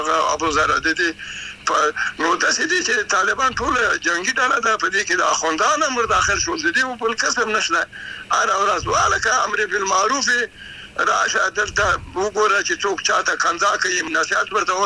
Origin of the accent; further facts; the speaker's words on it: Afghanistan; زه افغان یم نارینه